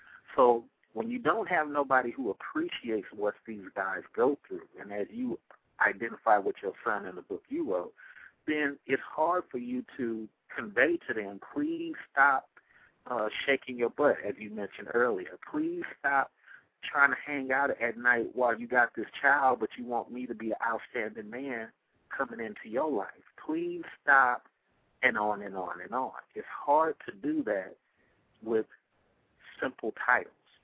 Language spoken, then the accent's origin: English; California, United States; I came from California. We have a totally different mindset. So how I grew up was you would actually get hurt calling somebody a nigger.